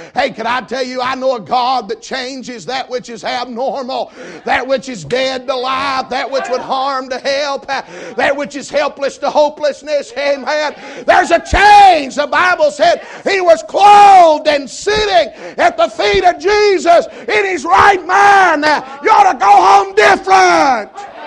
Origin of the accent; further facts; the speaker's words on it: Georgia, United States; Hey, I come from Georgia, and we are the cursed state when it comes to kudzu.